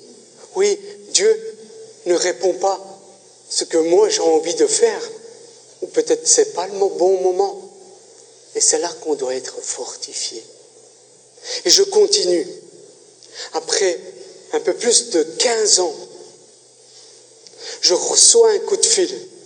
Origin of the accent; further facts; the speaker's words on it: Italy; now in Belgium; je suis italien. Il faut que le ministère belge fasse une recherche en tant que citoyen italien, mais qui vit ici en Belgique